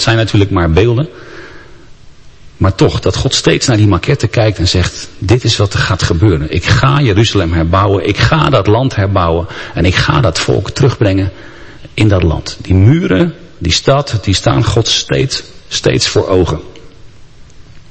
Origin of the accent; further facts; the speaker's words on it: Rotterdam, South Holland, Netherlands; En dat zeg ik dan als Rotterdammer.